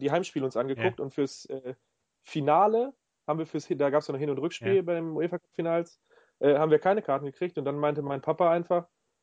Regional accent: Hanover, Lower Saxony, Germany; born there; ich bin in Hannover geboren

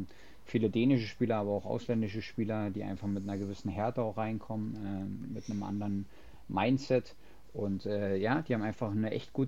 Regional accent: Berlin, Germany; ich komme ja aus Berlin, also ein bisschen außerhalb von Berlin.

